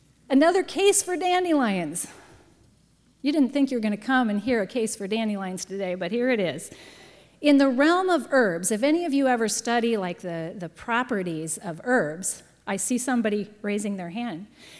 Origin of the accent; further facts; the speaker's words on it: Iowa, United States; As a girl growing up in Iowa, I loved to be outside in my backyard, in the park, playing on the school ground.